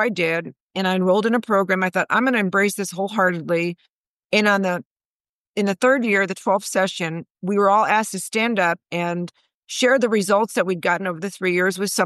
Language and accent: English; Dallas, Texas, United States; I'm from Dallas, Texas.